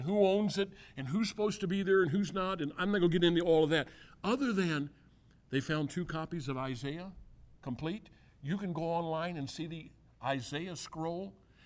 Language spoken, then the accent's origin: English; Mississippi River, United States; I grew up in the Mississippi River.